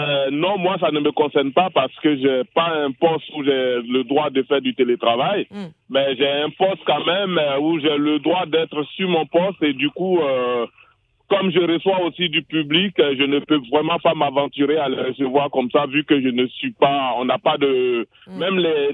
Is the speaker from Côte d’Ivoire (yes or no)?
yes; Côte d’Ivoire; je suis originaire de la Côte d'Ivoire.